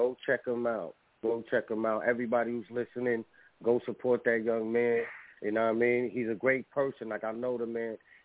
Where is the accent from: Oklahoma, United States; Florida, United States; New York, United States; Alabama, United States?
New York, United States; New York City; I'm from the Bronx. I'm out in the Midwest, though.